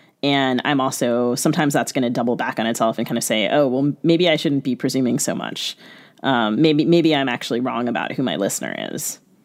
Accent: United States; So I grew up in the United States

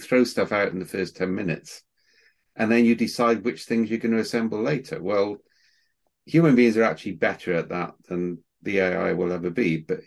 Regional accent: Wales, United Kingdom; So we're both Welsh. We can both come from South Wales.

